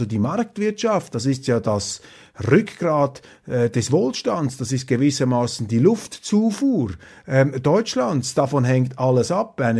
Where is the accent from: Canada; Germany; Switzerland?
Switzerland; also ich langsam als Schweizer, wir sind ein bisschen langsamer vielleicht